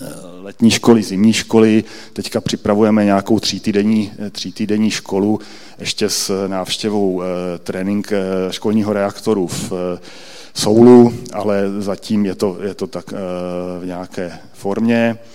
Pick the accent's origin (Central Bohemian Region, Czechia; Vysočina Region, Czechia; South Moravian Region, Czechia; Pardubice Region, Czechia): Vysočina Region, Czechia; Třebíč; já jsem z Třebíče, že jo